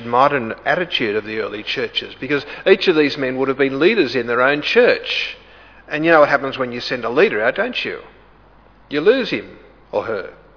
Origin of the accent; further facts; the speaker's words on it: Sydney, New South Wales, Australia; you see I come from Sydney, can't you?